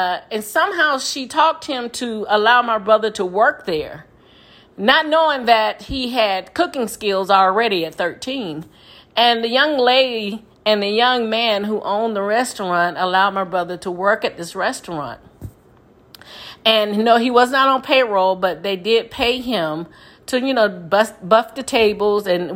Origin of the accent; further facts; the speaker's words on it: the South, United States; Of course, we're from the South